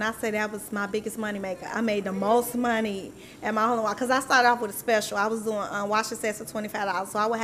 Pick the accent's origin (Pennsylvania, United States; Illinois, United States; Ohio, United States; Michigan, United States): Illinois, United States; I grew up in the Dearborn Homes, 29th Estate.